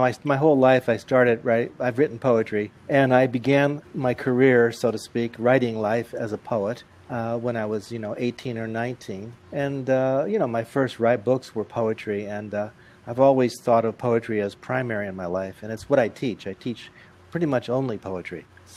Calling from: Vermont, United States; I'm sitting in my old farmhouse on a mountaintop in Vermont, looking out across through the windows at the Green Mountains.

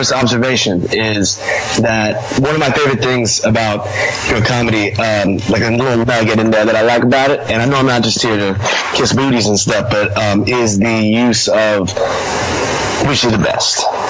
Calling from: Columbia, South Carolina, United States; Yeah, well, Columbia, South Carolina.

